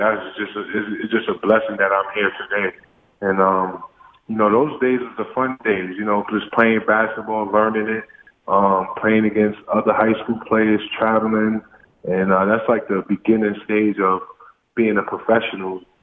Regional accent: New York, United States; And just growing up in the New York streets, it's always a grind, and there's always a battle.

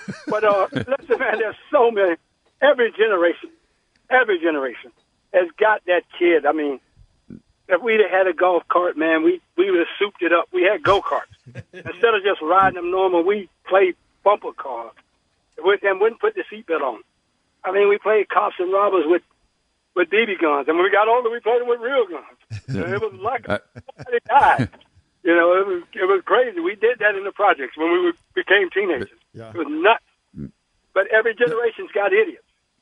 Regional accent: Florida, United States; I'm from Florida. I'm from here.

